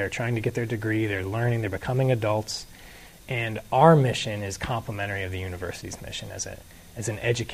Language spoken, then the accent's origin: English; Seattle, Washington, United States; I'm from Seattle.